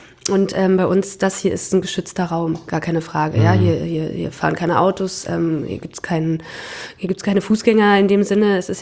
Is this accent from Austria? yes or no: no; Berlin, Germany; Ich bin eine Urberlinerin. Ich bin hier geboren in in Zehlendorf bin ich geboren, genau. Also so richtig da unten, so ganz spießig, ne?